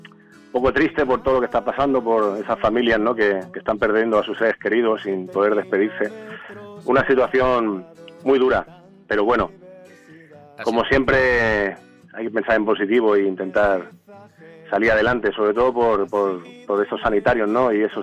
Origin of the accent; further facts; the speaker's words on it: Santa Coloma de Gramenet, Catalonia, Spain; Soy de Santa Coloma y Gramanet, nació en el ambulatorio de la calle Mayor. Soy un pata negra colomense.